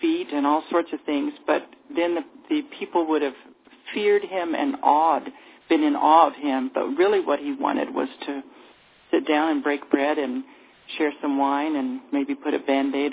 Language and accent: English; El Paso, Texas, United States; I said in Spanish, I'm from El Paso, Texas.